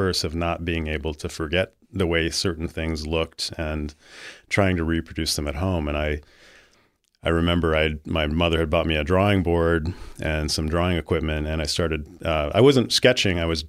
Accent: Idaho, United States; as I grew older and practically growing up in Idaho

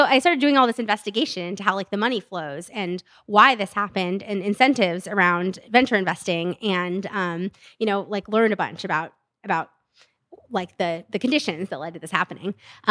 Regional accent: Stockton, California, United States; we use organic ingredients from the Central Valley. I'm from Stockton.

